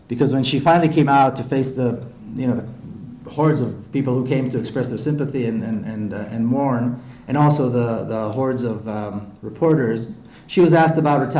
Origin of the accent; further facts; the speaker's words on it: Jerusalem, Jerusalem District, Israel; I was born and raised in Jerusalem. It's a mixed city. It's a united city, as we all know. But it's a completely segregated city, too. Completely racist city. So as an Israeli, I never met Palestinians.